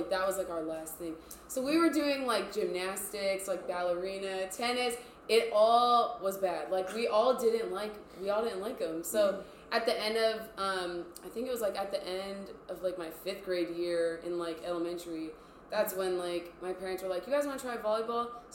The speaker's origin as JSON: {"language": "English", "region": "Hawaii", "country": "United States", "tie": "born or raised there", "said": "I was born and raised here on on Oahu"}